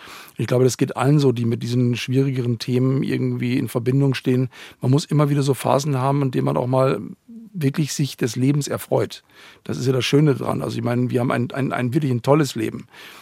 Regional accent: Bavaria, Germany; ich bin ja im Landkreis Ebersberg aufgewachsen, es gab schon eine Gemeindebücherei

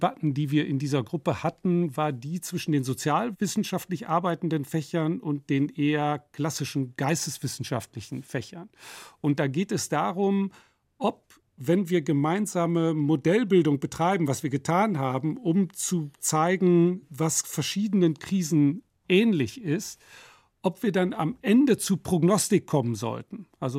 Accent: Nottuln, North Rhine-Westphalia, Germany; Ja, das wurde in dem Ort Nottuln, wo ich groß geworden bin, gespielt.

